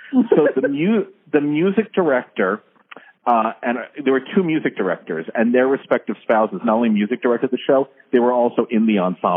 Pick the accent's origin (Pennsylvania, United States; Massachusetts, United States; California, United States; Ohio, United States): California, United States; Thousand Oaks; So I went back to my hometown for a month.